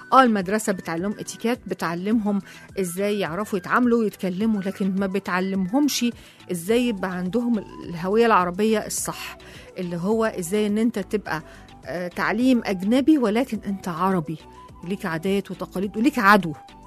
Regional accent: Egypt; إن إحنا كلنا مصريين وكلنا عايشين على أرض واحدة

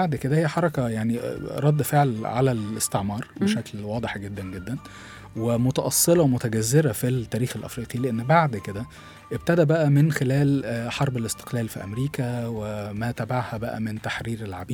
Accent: Egypt; إحنا كمصريين داخلين في النص كده

